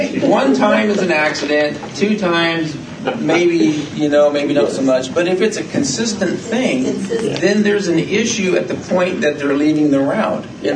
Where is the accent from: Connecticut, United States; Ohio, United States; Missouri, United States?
Ohio, United States; Toledo; You know, I grew up in Toledo.